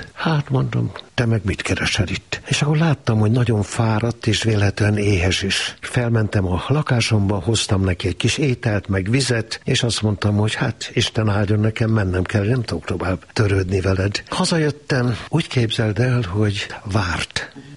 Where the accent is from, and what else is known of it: Kunmadaras, Jász-Nagykun-Szolnok, Hungary; born or raised there